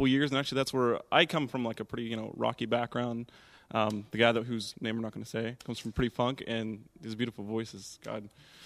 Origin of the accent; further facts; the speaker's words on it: Katanning, Western Australia, Australia; I'm from Katanning